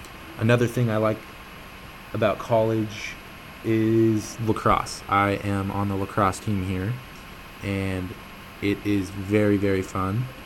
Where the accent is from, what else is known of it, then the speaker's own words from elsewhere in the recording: Carmel, California, United States; I am from Carmel, California. That is a town about seven and a half hours north of here.